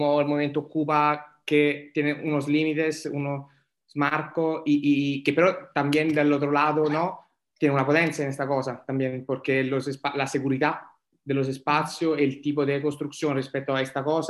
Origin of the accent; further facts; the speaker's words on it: Italy; Spanish is a second language; yo vengo también de la experiencia, soy italiano y he participado a movimientos largos